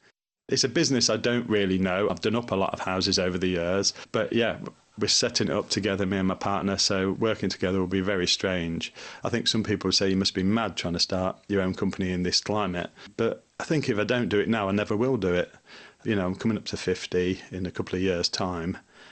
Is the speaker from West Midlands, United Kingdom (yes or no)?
yes; Coventry, West Midlands, United Kingdom; I'm 48 years old. I was born and bred in Coventry in Wycombe.